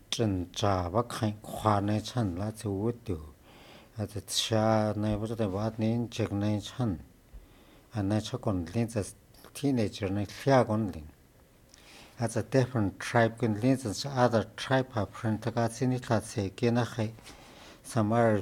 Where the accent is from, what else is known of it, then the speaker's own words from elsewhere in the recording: Fort Yukon, Alaska, United States; Fort Yukon.